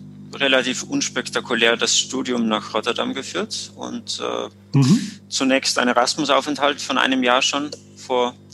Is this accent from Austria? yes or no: no; Toblach, Trentino-Alto Adige, Italy; Naja, aus keiner Stadt, ja, sondern aus Toblach, ein 3000 Einwohnerdorf. An der Grenze, genau, zu Osttirol praktisch.